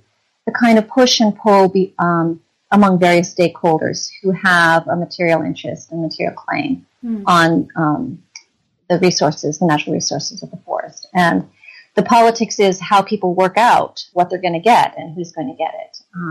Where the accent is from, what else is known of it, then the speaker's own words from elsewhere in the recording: Vermont, United States; I grew up in Vermont, and I was always interested in people's relationships with the land.